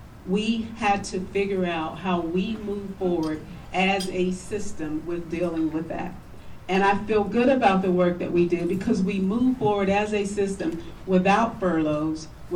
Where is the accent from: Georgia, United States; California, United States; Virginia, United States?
Georgia, United States; Swainsboro; You heard, I'm from Swainsboro, Georgia. I'm from South Georgia, rural South Georgia.